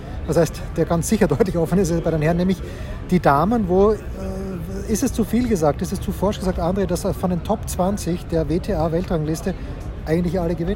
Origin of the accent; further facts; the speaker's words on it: Austria; ich darf das sagen, als Österreicher aller Zeiten